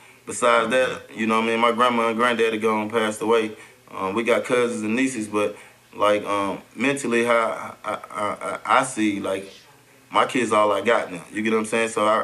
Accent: Atlanta, Georgia, United States; Everybody, I grew up in Bankhead Projects, where … them from.

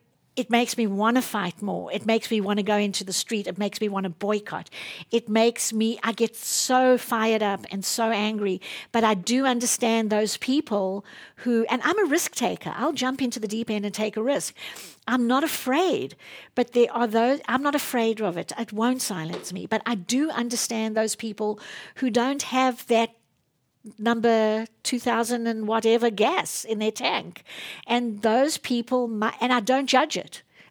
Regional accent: South Africa; now in United States; So I'm kind of conflicted coming from that country, even in and of myself.

